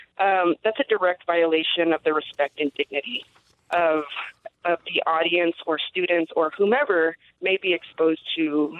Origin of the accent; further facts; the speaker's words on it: United States; as you mentioned, I'm from the Diné Nation, and I'm also Chicana.